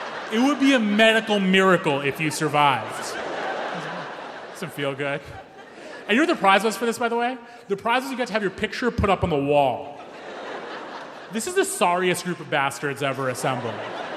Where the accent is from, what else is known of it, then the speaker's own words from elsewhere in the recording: Monett, Missouri, United States; And it was great having this mosque in my hometown. Then I went to college on the East Coast